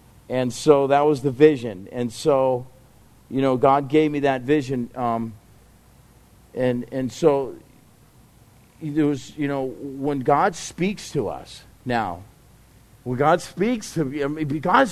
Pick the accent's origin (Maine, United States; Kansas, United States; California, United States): California, United States; Because, you know, I grew up in Orange County and I had all the dreams and jobs and opportunities that come our way